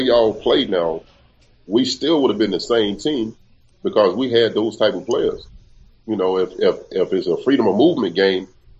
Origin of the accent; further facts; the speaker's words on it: Alabama, United States; And, you know, I'm from Alabama. I'm from the South.